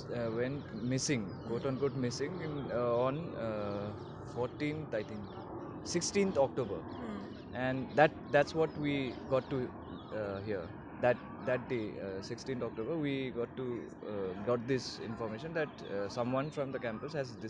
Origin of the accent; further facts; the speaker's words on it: Darjeeling, West Bengal, India; I am from Darjeeling, West Bengal, India. I came to JNU in 2011 to do my master's, and I finished my master's in 2013.